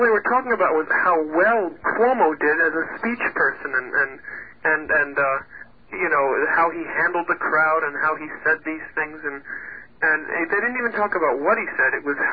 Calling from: Setauket, New York, United States; I'm calling from Setauket.

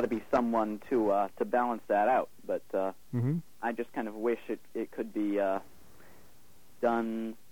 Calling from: New York City, New York, United States; Yeah, I'm calling from New York City.

